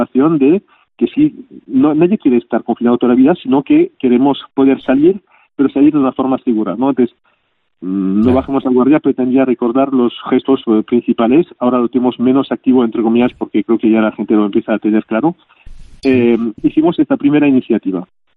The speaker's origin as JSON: {"language": "Spanish", "country": "Spain", "said": "como somos los españoles"}